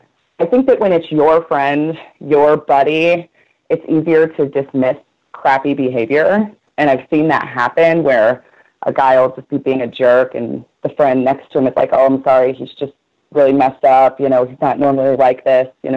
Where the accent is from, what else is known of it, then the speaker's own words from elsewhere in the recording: St. Louis, Missouri, United States; So when I say I'm from St. Louis and whoever I'm with says they're from somewhere else, you know, we'll get this confused look